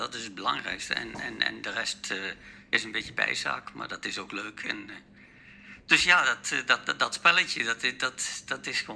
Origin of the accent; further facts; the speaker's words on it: Lobith, Gelderland, Netherlands; accent: soft G; Ik kom uit Lobbit.